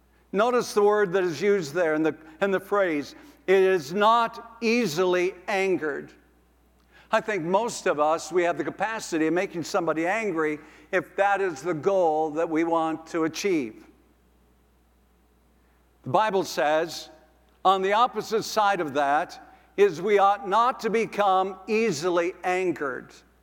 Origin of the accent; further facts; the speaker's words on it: Sisseton, South Dakota, United States; I was thinking yesterday of how in my hometown, we have the courthouse where the county seat in Sisseton, South Dakota.